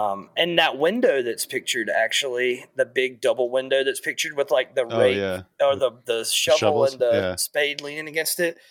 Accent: the South, United States; So, you know, I'm from the South, as you can tell.

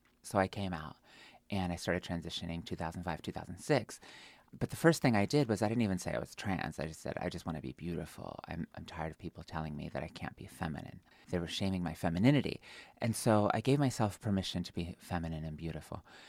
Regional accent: Pennsylvania, United States; also born or lived in New York; I come from Pennsylvania. I was raised in an Amish village of 200 people. Half the town was Amish.

